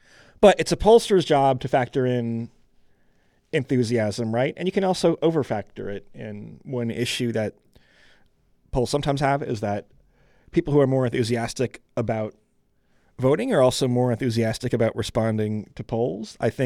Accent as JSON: {"language": "English", "region": "Michigan", "country": "United States", "tie": "born or raised there", "said": "I grew up in Michigan."}